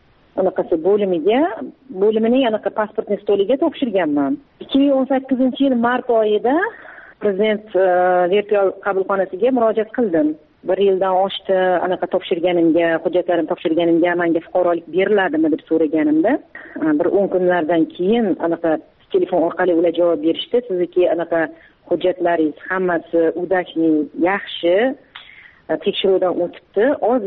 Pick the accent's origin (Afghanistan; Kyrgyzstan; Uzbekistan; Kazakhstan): Kazakhstan; moved away; Masalan, o'zimni tug'ilib o'sgan yurtimga bora olmayman. Borishim uchun ana Qozog'iston Respublikasining posolstvosiga borib, viza ochishim kerak.